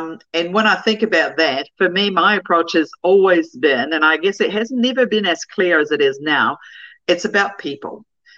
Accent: Canada; moved away as an adult; now in New Zealand; I started my career when I came in from Canada as a Yellow Page rep, and my first product I started selling was getting on the internet.

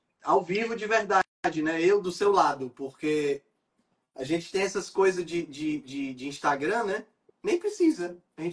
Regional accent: Fortaleza, Ceará, Brazil; Eu sou daqui de Fortaleza.

